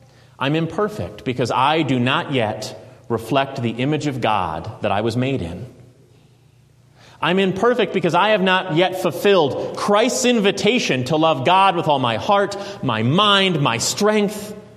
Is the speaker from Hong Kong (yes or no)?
no; Southern US, United States; Oh, pardon me, I'm from the South, I should know better.